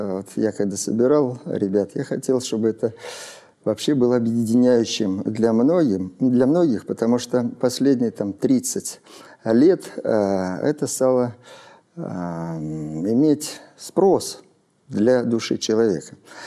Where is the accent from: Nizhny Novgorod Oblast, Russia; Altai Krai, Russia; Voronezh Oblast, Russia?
Altai Krai, Russia; born there; Я родился на Алтае. Мои предки с Воронежа. Это Хоперский округ. Дислоцировались, уехали в начале века. Папа 905 года, мама 910.